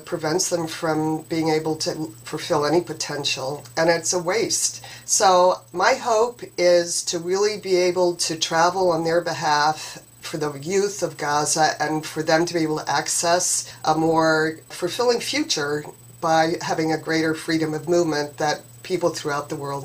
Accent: Waltham, Massachusetts, United States; I'm from Waltham, Massachusetts.

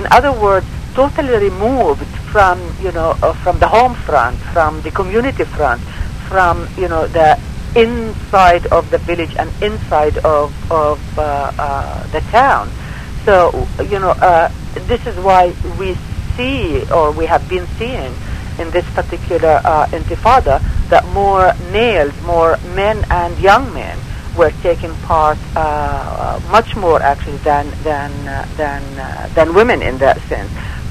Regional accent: Canada; we have not yet, as Canadian women, come to grips

